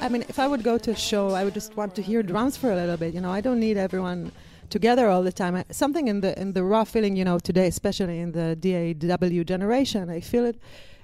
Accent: Israel; English is a second language; I came from Israel.

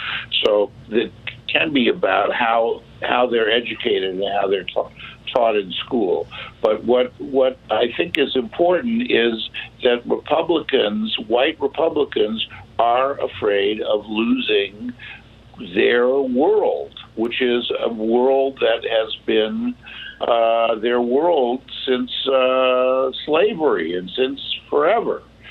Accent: Los Angeles, California, United States; I remember growing up in Los Angeles, they wouldn't allow us to learn about UNESCO

